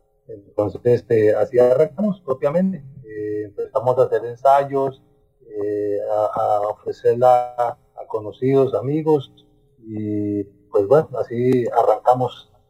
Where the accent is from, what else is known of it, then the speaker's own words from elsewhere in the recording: Tilarán, Guanacaste, Costa Rica; yo soy de Tilarán.